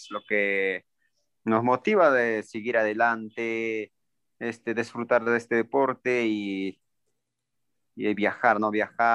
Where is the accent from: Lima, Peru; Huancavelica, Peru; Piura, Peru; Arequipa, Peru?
Huancavelica, Peru; now in Huancayo, Peru; yo soy de Huancavelica, pero ya radico aquí en Huancayo desde abril de 2014.